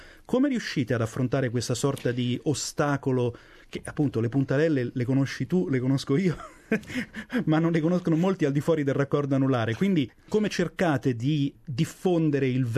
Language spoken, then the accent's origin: Italian; Rome, Lazio, Italy; Io sono romano